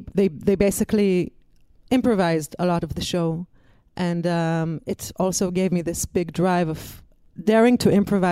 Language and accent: English; Israel; I came from Israel. I wanted to tour the States. I wanted to tour Europe for a girl from Israel.